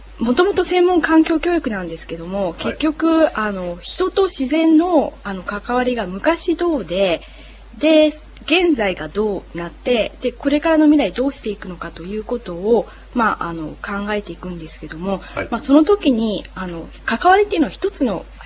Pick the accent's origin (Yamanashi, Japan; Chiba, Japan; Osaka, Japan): Chiba, Japan; now in Kagoshima, Japan; 出身は千葉です。